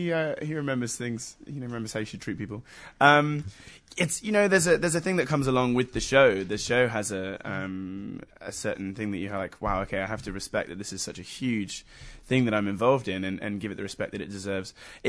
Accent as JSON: {"language": "English", "town": "Bath", "region": "South West England", "country": "United Kingdom", "tie": "born or raised there", "also_born_or_lived": "Essex", "moved": "yes", "lives_now": "California, United States"}